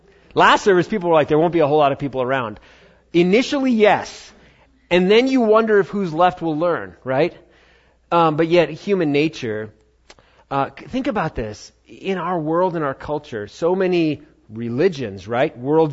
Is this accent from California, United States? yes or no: no; Queens, New York, United States; born there; I grew up in a Christian home, and but at the same time, I was born in Queens, New York, so it's not like, you know, oh, my virgin ears, like I've never heard anybody cuss.